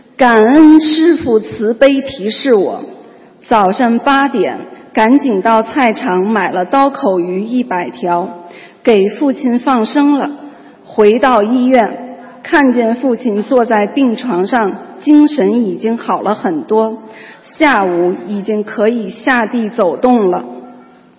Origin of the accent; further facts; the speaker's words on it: Beijing, China; 我是来自北京的